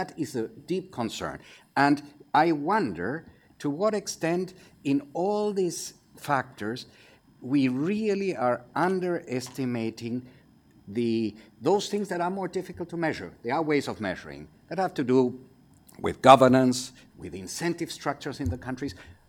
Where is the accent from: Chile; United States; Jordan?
Chile; English is a second language; I'm from one country that you invoked several times in your presentation. I'm from Chile.